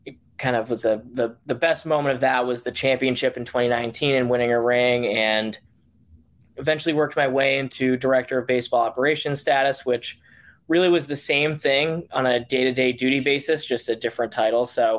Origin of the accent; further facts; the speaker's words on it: Boston, Massachusetts, United States; So I'm from Boston, Mass, born and raised, grown up around the game of baseball.